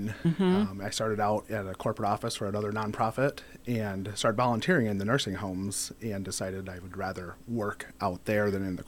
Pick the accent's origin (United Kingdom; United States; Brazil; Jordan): United States; Lennox, South Dakota; I grew up in Lenox, South Dakota. So a little small farming community in the southeast side of South Dakota.